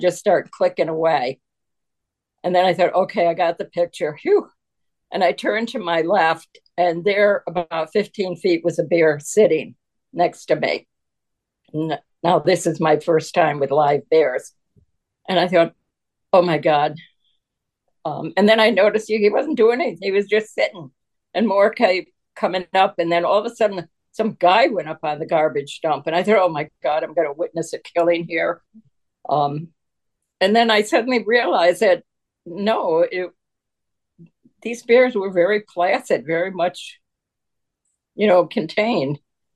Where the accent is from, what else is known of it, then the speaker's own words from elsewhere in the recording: Waterbury, Connecticut, United States; also born or lived in New York City / Philadelphia / Minnesota; now in New Jersey, United States; Well, I grew up in Waterbury, Connecticut. I've also lived in New York City, Philadelphia. Then I moved to Minnesota for 30 years, and now I'm back in New Jersey.